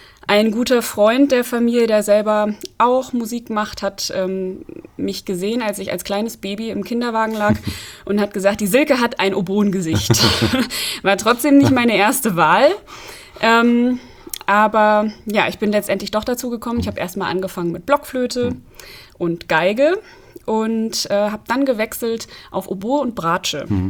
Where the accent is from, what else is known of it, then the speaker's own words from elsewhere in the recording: Petersberg, Hesse, Germany; also born or lived in Fulda; Ich bin Oboistin, bin in Fulda geboren, in Petersberg aufgewachsen und habe auch immer noch ganz viele Verbindungen hier nach Fulda, weil ich hier auch musikalisch viel zu tun habe. Werd auch tatsächlich wieder zurück nach Petersberg ziehen im nächsten Frühjahr